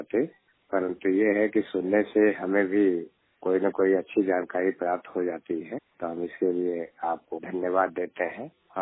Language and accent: Hindi; Azamgarh, Uttar Pradesh, India; now in Delhi, India; दिल्ली में इस समय दिल्ली में रह रहा हूँ। वैसे यूपी का रहने वाला हूँ, आजमगढ़ जिले का।